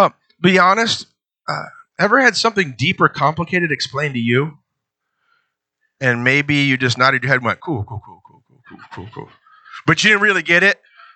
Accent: East Coast, United States; It's like, I came from the East Coast, and snow would get you, you know?

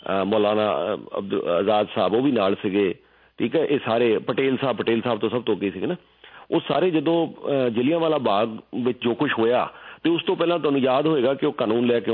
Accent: Canada; ਮੈਂ ਕਿਹਾ ਜੀ ਅਸੀਂ ਕੈਨੇਡੀਅਨ ਹਾਂ ਬਸ, ਸਾਡੀ ਕੋਈ ਸਪੈਸ਼ਲ ਮੰਗ ਥੋੜ੍ਹੀ ਆ।

